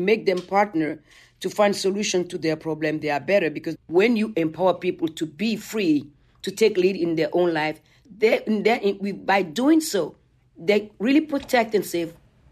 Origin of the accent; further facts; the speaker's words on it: Benin; has always been since I was growing up in Benin